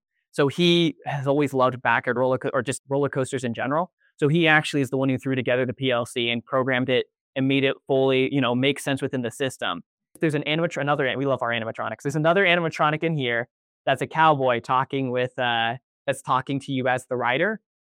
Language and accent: English; California, United States; So I'm natively from the Bay Area